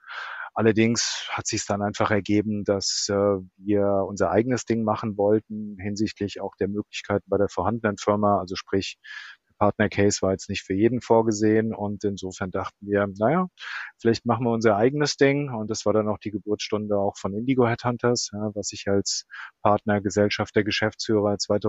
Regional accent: Frankfurt, Hesse, Germany; als Frankfurter

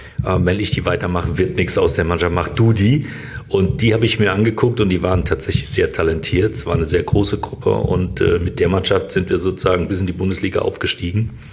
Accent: Mannheim, Baden-Württemberg, Germany; Mein Bruder und ich, wir sind in Mannheim aufgewachsen, in der Nähe vom VfR Mannheim

